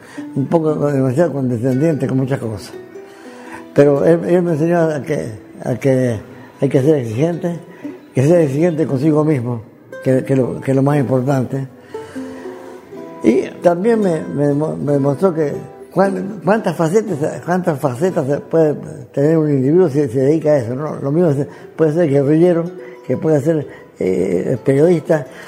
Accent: Hernando, Córdoba, Argentina; moved away as an adult; also born or lived in Venezuela / Cuba; Nací en Hernando el 8 de agosto de 1922. Yo tengo prácticamente tres patrias, ¿no? Argentina, donde nací, donde me formaron científica y éticamente.

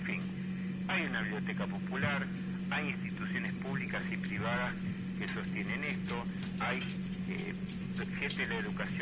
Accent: Argentina; Somos argentinos pero hablamos en inglés.

